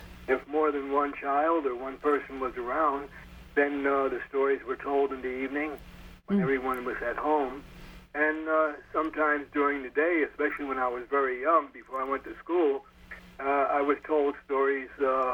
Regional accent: New Jersey, United States; I grew up in New Jersey.

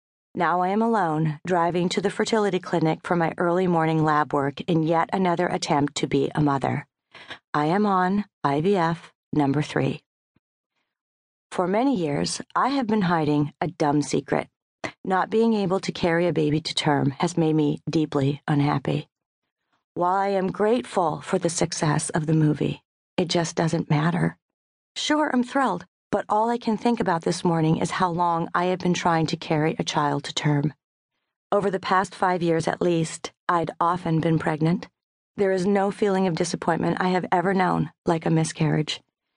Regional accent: Winnipeg, Manitoba, Canada; I was raised in Winnipeg, an excellent Canadian city of pleasant and cultured people.

